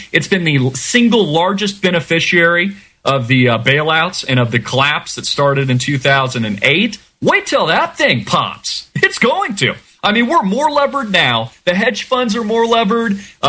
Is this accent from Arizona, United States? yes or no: yes; Arizona, United States; we literally have a real estate situation here in Arizona, my home state